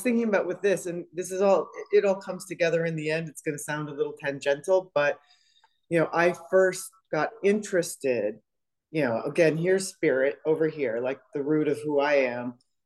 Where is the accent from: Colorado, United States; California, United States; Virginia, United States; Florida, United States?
Colorado, United States; also born or lived in Wisconsin; I just happened to come back from Wisconsin, which is where I'm originally from. I grew up in Colorado and now I'm on the East Coast. I've lived all over the country and as well as abroad.